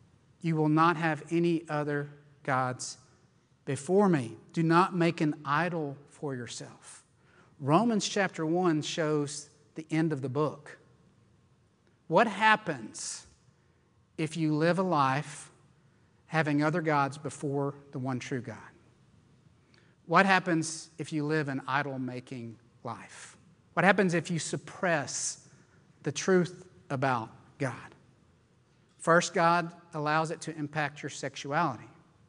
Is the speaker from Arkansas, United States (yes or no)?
yes; Arkansas, United States; I'm from Arkansas, and I'm faithful to Walmart.